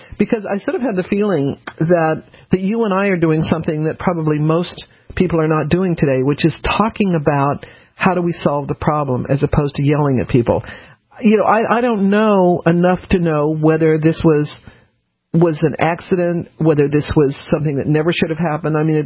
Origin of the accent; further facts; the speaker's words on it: United States; I'm an American. I've done it.